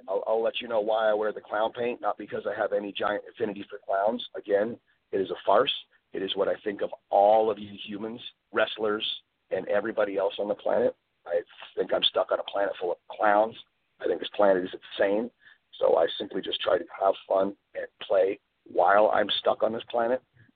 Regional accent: Canada; We don't have junior high in Canada. We have public school and high school.

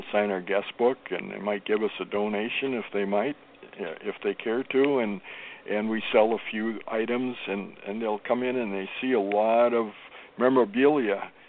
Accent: Minnesota, United States; moved away as an adult; I moved to the Deep South from Minnesota in 13 years ago.

